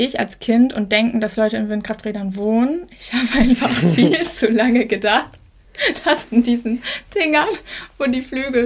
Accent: Schleswig-Holstein, Germany; wir kommen aus Schleswig-Holstein, beziehungsweise sind viele in Schleswig-Holstein.

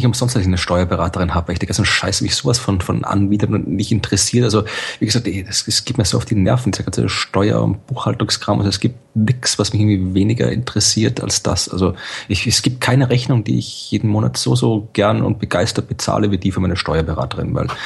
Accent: Hamburg, Germany; ich bin ja auch halber Hamburger

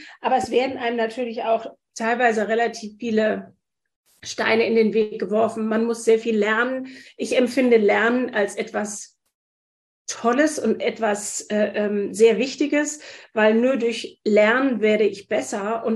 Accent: Wiesbaden, Hesse, Germany; now in Hamburg, Germany; Ich komme aus Hessen, aus Wiesbaden und bin 1995 nach Hamburg gezogen

